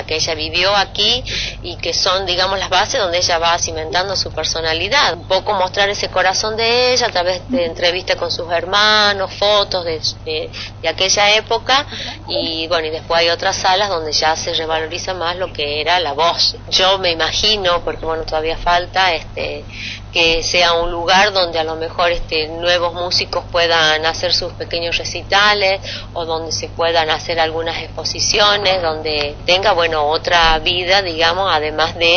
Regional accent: Tucumán, Argentina; nuestra identidad como tucumanos

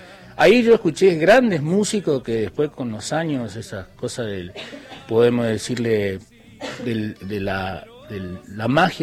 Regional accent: Misiones, Argentina; also born or lived in Santa Fe; Yo nací en Santa Fe, pero nos trasladaron ahí. Algún misionero a veces me dijo, pero vos no sos misionero. Yo digo, mirá, los misioneros nacemos donde se nos da la gana. Yo nací en Santa Fe, ¿viste? Porque vivimos en el medio del monte.

